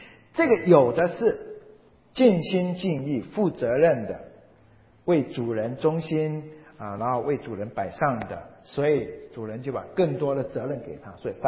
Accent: China; 所以我们中国人有一种说法，不做不错，少做少错

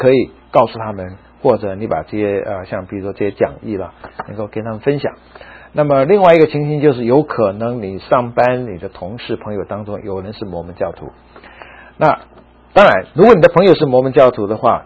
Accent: China; now in United States; 那么在今天我们中国人的圈子里面，将在美国这个地方

